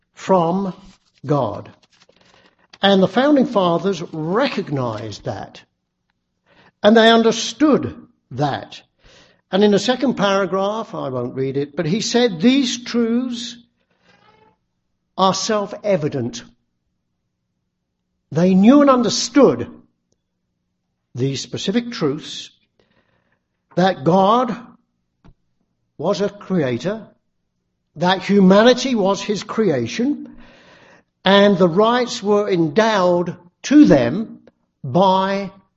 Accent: England, United Kingdom; That was contrary to the society I grew up in England.

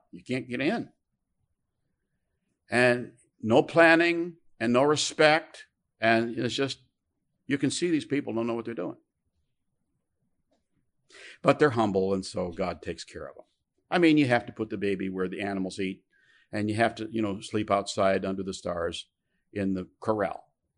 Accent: Spring Grove, Illinois, United States; also born or lived in Chicago; I grew up in Spring Grove, Illinois. I was born in Chicago, so I'm from Chicago.

